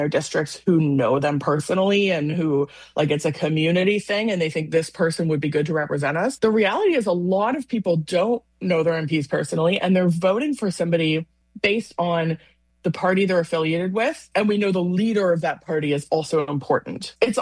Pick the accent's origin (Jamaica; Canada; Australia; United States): Canada; I think there was a time in my life as a Canadian institutionalist when I would have said, this is how the system works.